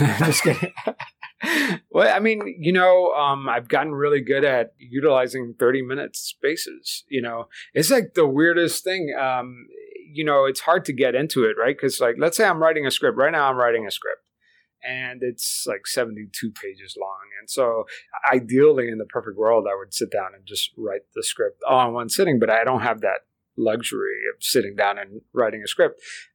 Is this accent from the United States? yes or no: yes; Miami, Florida, United States; English is a second language; Yeah, I mean, I grew up in South Florida, Miami, where English is really optional. I don't know if you've ever been there. Like, so, I mean, my parents didn't want me to lose my language, so they just didn't talk to me in English.